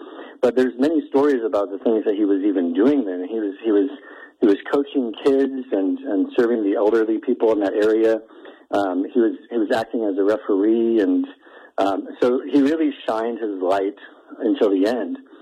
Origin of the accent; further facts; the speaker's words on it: Great Falls, Montana, United States; born there; I was born in Great Falls, so this is really a big honor.